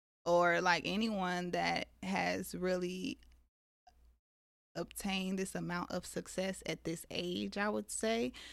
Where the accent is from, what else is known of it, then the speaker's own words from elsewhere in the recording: Las Vegas, Nevada, United States; And I'm from Vegas, so Vegas doesn't, you know